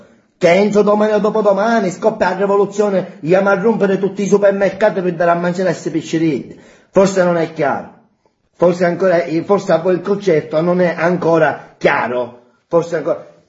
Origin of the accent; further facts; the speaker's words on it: Palermo, Sicily, Italy; io parlo da palermitano e parlo per Palermo